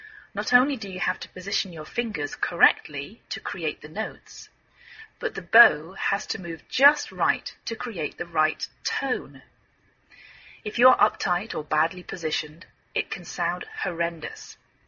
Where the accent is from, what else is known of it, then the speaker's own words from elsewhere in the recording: England, United Kingdom; now in United States; I'm English,I live in the northwest of the United States